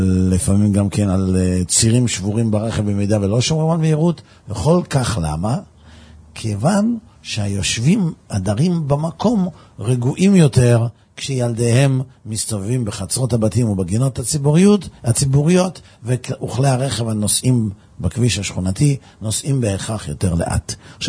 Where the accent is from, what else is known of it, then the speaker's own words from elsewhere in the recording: Netanya, Central District, Israel; also born or lived in Tel Aviv; אני גדלתי בנתניה, מעולם לא היה רחובות, לא היו הרחובות סביב ביתנו סגורים בשבת. לפני כן גדלנו בתל אביב.